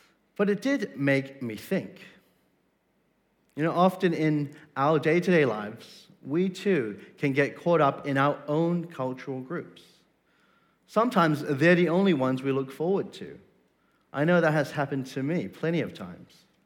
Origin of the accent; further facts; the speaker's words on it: Australia; born there; Let me first say that I'm an Australian-born Chinese.